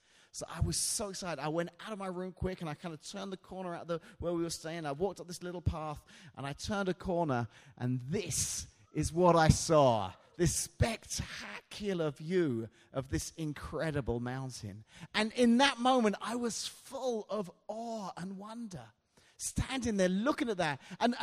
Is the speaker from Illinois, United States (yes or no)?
yes; Washington, Illinois, United States; I'm a friend of Ben and Joe's, and I've been here a few times. Love coming here. I come all the way from Washington, Illinois, which you probably figured out from the accent.